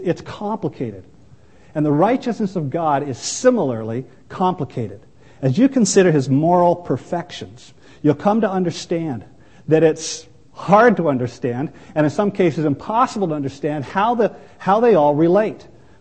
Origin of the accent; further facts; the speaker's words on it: Ontario, Canada; if, like me, you're born and raised in Ontario and have never been out of Ontario